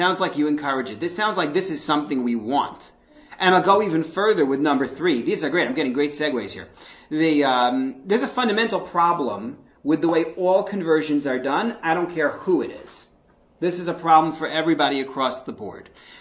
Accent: New York, United States; I grew up in New York and was not familiar with anybody who had converted.

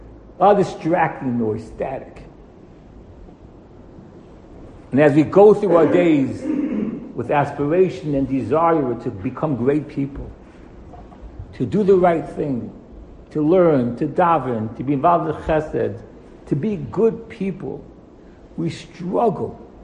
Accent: Englewood, New Jersey, United States; I come from Englewood, New Jersey.

